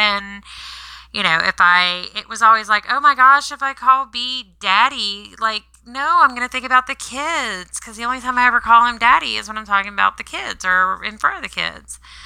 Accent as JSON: {"language": "English", "town": "Baton Rouge", "region": "Louisiana", "country": "United States", "tie": "born or raised there", "said": "I grew up in Baton Rouge, but I like New Orleans."}